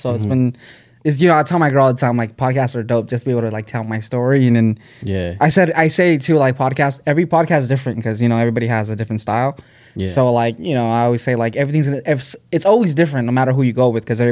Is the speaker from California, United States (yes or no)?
yes; Fresno, California, United States; moved away; and I'm originally from Fresno. So, like, not Fresno, but like in that central California area.